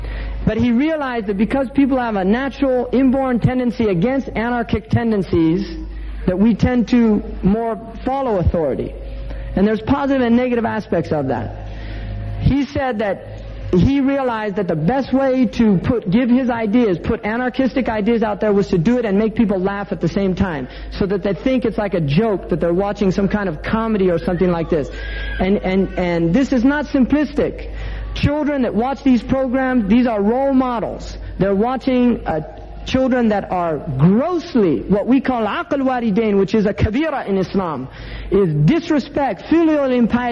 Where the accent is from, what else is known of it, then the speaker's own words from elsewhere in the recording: Los Angeles, California, United States; I said, Los Angeles. I mean, I'm technically from that area.